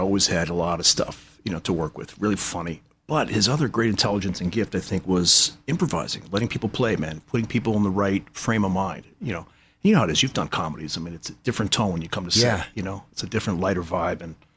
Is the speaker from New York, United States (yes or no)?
yes; New York City, New York, United States; also born or lived in Boston; now in Playa del Rey, United States; I was born in Boston, raised in New York City.